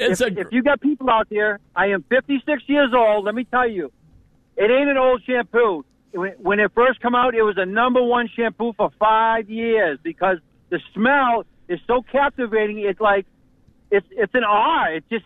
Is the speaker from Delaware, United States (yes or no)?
no; Boston, Massachusetts, United States; I didn't say it on purposely because I'm from Boston, New England. I'm a New Englander.